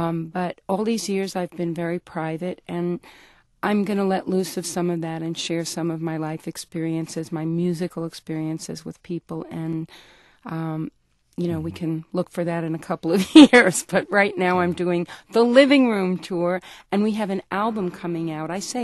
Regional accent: Brooklyn, New York, United States; also born or lived in Manhattan / Queens; now in Idaho, United States; No, I was born in Manhattan. Yeah. I lived in Queens briefly, but I grew up in Brooklyn.

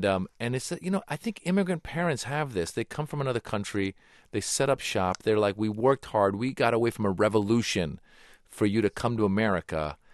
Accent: Tiburon, California, United States; Yeah, I grew up in Northern California, Marin County, Tiburon, and it's interesting.

